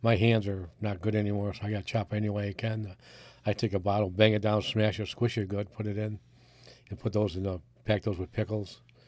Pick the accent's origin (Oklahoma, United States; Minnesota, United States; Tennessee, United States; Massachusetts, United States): Massachusetts, United States; Sheffield; hosted by the Sheffield Historical Society in Sheffield, Mass., which is my hometown.